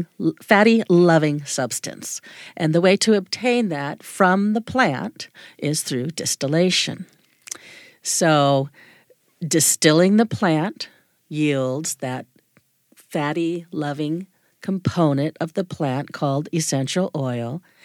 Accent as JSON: {"language": "English", "region": "California", "country": "United States", "tie": "born or raised there", "said": "I was really, really a lucky child to be growing up in Southern California."}